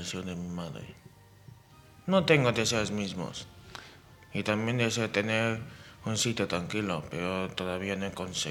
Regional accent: Malabo, Bioko Norte, Equatorial Guinea; born there; Yo en realidad nací en Guinea Ecuatorial. Vivo en una isla y la ciudad de ahí es Malabo.

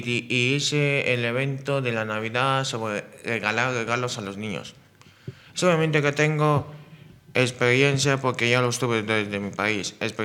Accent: Malabo, Bioko Norte, Equatorial Guinea; born there; Yo en realidad nací en Guinea Ecuatorial. Vivo en una isla y la ciudad de ahí es Malabo.

